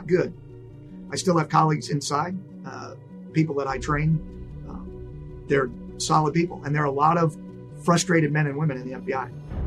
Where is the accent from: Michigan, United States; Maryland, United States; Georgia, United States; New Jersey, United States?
Maryland, United States; I grew up in Maryland.